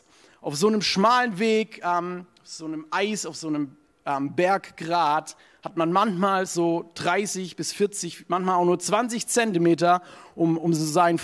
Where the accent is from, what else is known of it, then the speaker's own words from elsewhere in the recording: South Germany, Germany; Ich komme ja eher so aus dem Süden von Deutschland, voll vom Dorf.